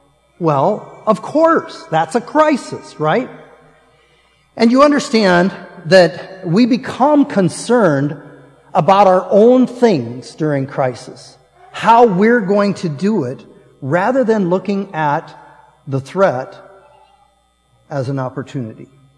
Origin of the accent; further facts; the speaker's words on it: Nebraska, United States; born there; Now, some of you know that I'm from Nebraska by birth, and I claim to be a Cornhusker fan.